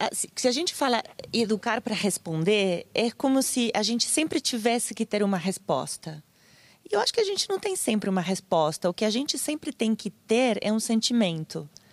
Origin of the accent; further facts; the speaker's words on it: Argentina; Portuguese is a second language; now in Brazil; Sobretudo, né, sendo argentina. Agora eu sou brasileira. Acabei de ser naturalizada brasileira.